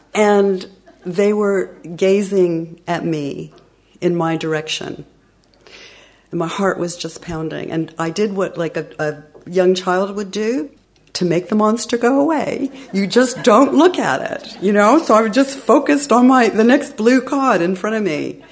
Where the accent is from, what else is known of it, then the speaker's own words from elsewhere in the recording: United States; you know, I'm American. I just got here.